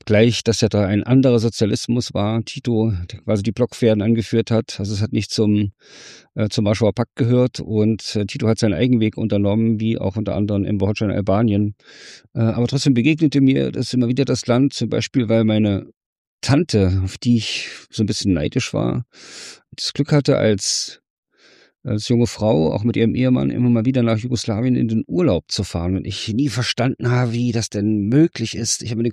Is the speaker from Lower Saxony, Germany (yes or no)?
no; Weimar, Thuringia, Germany; born there; Ich komme aus der DDR, ich bin in der DDR geboren, in Ostdeutschland, in Weimar